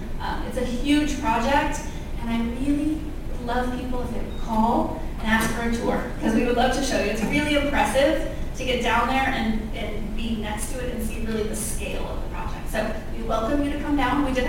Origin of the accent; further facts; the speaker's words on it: Washington, United States; I was born and raised in Whatcom County, and so I'm very familiar with the area.